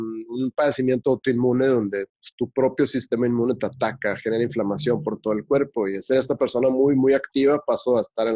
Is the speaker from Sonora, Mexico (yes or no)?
yes; Hermosillo, Sonora, Mexico; now in Mexico City, Mexico; soy de Hermosillo, Sonora. Tengo 34 años actualmente. Llevo también bastantes años viviendo en la Ciudad de México.